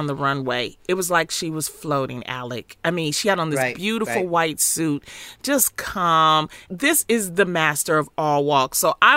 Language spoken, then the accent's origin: English; Detroit, Michigan, United States; You know, growing up in Detroit